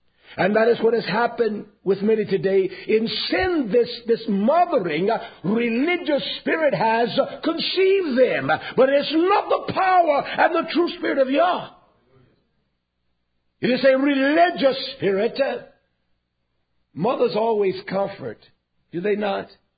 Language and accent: English; South Carolina, United States; I was raised in South Carolina, my earliest youthful days.